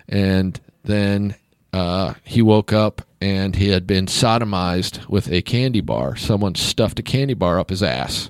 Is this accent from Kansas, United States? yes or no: yes; Kansas, United States; I'm from Kansas, guys.